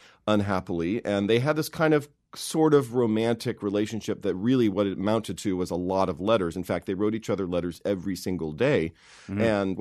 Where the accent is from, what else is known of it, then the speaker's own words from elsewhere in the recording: California, United States; I grew up in California in the 1970s.